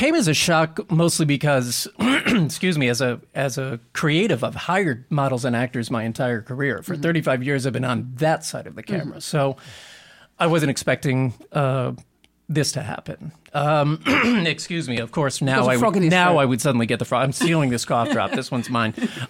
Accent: Connecticut, United States; now in New York, United States; I'm some guy from Connecticut.

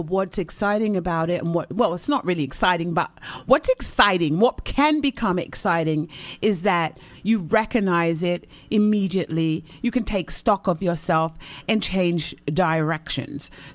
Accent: United Kingdom; I'm British.

